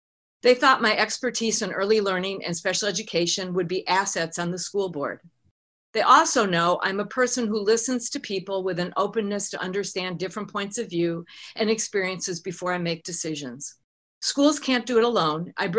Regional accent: Wisconsin, United States; I grew up in Wisconsin, and I was a young adult in a racially segregated city during the civil rights movement.

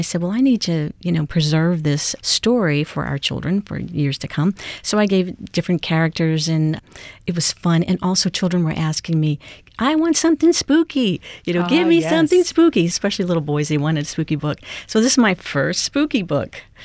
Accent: Louisiana, United States; My ancestors were from the Canary Islands. It was some of my, I have a long ancestry. I'm Cajun, French, Native American, Spanish, Irish, Scottish, and German, so I'm a big gumbo.

